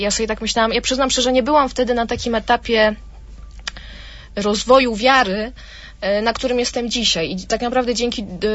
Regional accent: Łuków, Lublin Voivodeship, Poland; no ja wiedziałam, że są siostry u nas w Łukowie. W ogóle pierwsza nazaretanka, z jaką miałam do czynienia, to była siostra Danuta, która przygotowywała nas do pierwszej komunii świętej.

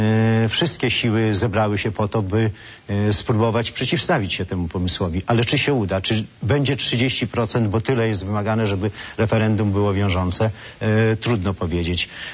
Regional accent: Podlaskie Voivodeship, Poland; mamy teraz w województwie podlaskim, skąd pochodzę, województwo podlaskie, moja piękna ziemia

